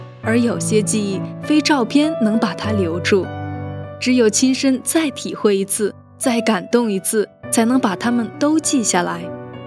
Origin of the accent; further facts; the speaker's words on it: Ipoh, Perak, Malaysia; moved away; 离开我的家乡怡宝已有一段时间